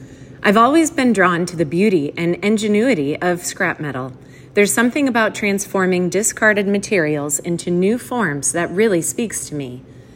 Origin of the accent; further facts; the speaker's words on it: Michigan, United States; Growing up in Michigan, surrounded by vast fields and winding roads